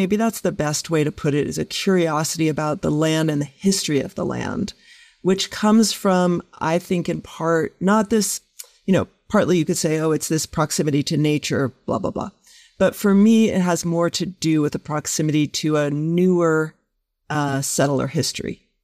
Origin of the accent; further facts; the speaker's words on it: Boston, Massachusetts, United States; also born or lived in New York; now in Denver, United States; but I was born in Boston and have lived most of my, you know, all my childhood, most of my young adult life in Boston and New York.